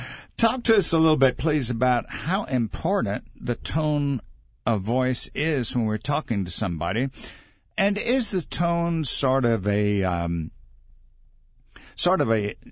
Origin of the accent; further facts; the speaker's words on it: Mississippi, United States; I grew up in South Mississippi, and even when I go back to Mississippi, yes, I will hear much of the dialogue that I grew up